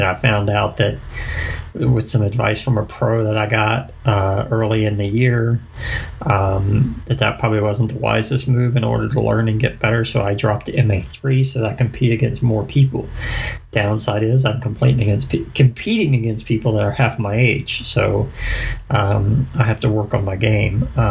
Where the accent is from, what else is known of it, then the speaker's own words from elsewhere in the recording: Florida, United States; now in Virginia, United States; my home state was originally Florida, but I relocated to Virginia now.